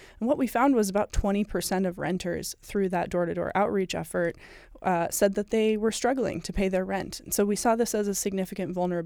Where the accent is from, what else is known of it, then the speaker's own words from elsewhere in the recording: Detroit, Michigan, United States; as you mentioned, I'm from Detroit.